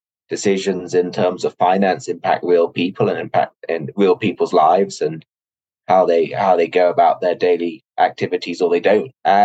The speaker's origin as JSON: {"language": "English", "region": "East of England", "country": "United Kingdom", "tie": "born or raised there", "also_born_or_lived": "London", "said": "I grew up in England. I was born in London. I spent a lot of my childhood in Cambridgeshire, which is a suburban slash sort of rural area about an hour north of London."}